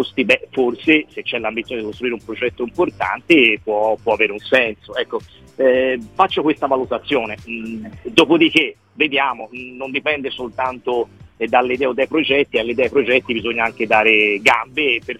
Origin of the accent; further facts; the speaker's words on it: Florence, Tuscany, Italy; se abbiamo un po' di ambizione, e da fiorentini noi credo non possiamo non averla